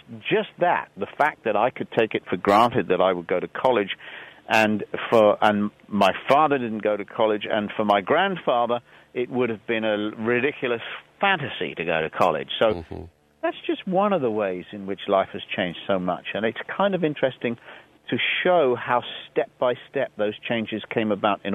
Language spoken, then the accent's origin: English; London, United Kingdom; I'm certainly not English. Although I've lived in London most of my life, and I think of myself as a Londoner